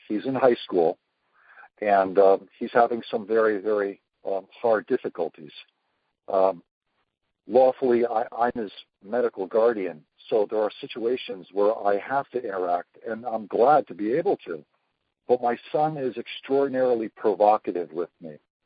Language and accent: English; Connecticut, United States; I'm from Connecticut.